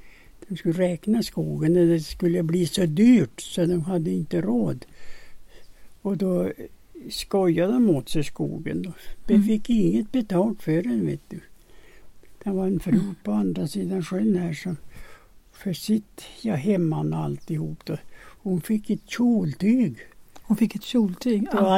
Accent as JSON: {"language": "Swedish", "town": "Kärvsjön", "country": "Sweden", "tie": "born or raised there", "said": "Jag är född i Kärvsjön och jag är uppväxt där. Och jag jobbar ju där."}